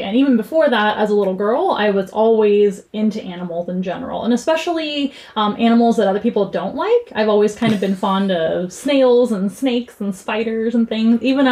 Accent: San Antonio, Texas, United States; I miss San Antonio a lot. It is my hometown, and I love the culture here, so we really wanted to come back home and come back to our family, who all live here too.

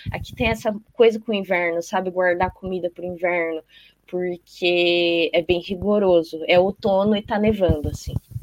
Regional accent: Mukawa, Hokkaido, Japan; Fui para a comunidade de pescador na região da minha aldeia, em Mukawa.

